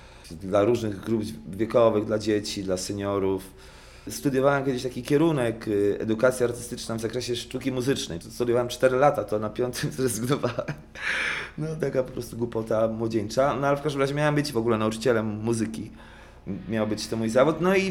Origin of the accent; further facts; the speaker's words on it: Bydgoszcz, Kuyavian-Pomeranian Voivodeship, Poland; ja jestem z Bydgoszczy